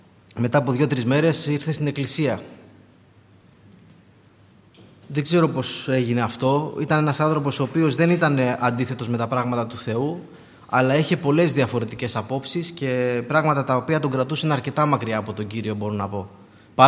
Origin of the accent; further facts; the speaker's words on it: Syros, South Aegean, Greece; γιατί είμαστε από τη Σύρο